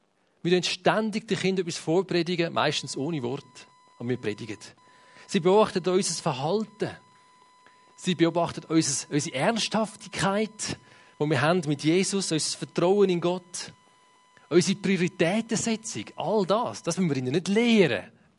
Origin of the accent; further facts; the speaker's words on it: Switzerland; wir sind ja Schweizer, also die meisten von uns, also sind Schweizer